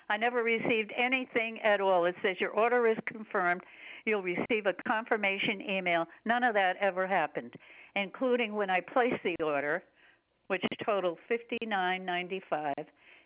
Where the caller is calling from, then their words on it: Connecticut, United States; I ordered online, and I'm calling from Connecticut.